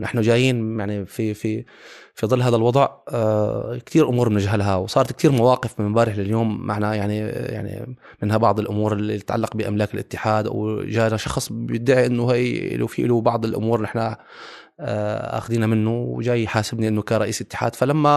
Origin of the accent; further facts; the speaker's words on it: Syria; نحن الآن أمام تجربة من بعضنا كسوريين كليتنا